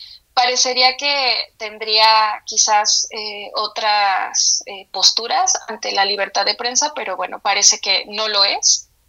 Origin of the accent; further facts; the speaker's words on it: Aguascalientes, Mexico; now in Mexico City, Mexico; Yo radico en Ciudad de México, pero soy de Aguascalientes